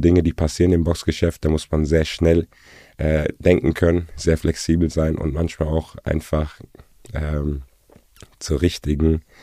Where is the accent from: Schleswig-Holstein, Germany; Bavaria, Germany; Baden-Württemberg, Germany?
Baden-Württemberg, Germany; Heidelberg; weil ich selbst aus Heidelberg komme, geboren, aufgewachsen in Heidelberg, eine kleine, aber schöne Stadt, also für mich die schönste Stadt Deutschlands, und die hat sehr viel Touch und Energie.